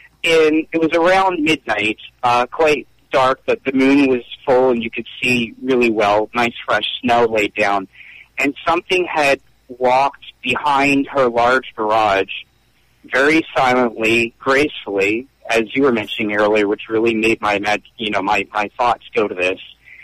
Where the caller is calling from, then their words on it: Philadelphia, Pennsylvania, United States; I'm from Philadelphia, Pennsylvania.